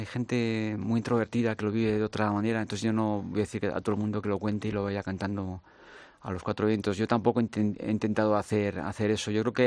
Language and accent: Spanish; Madrid, Community of Madrid, Spain; also born or lived in New York, United States; yo soy de Carabanchel